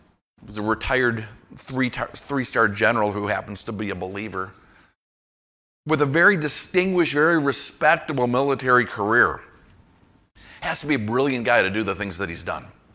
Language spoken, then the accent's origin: English; Ireland; Had someone in my old church who called me … Because I'm Irish, and because … they thought sounded better than